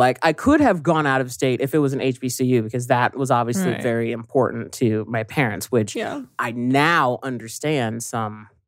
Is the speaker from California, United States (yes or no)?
yes; Riverside, California, United States; growing up in Riverside, we were pretty much like the Cosbys, right? Like the only black family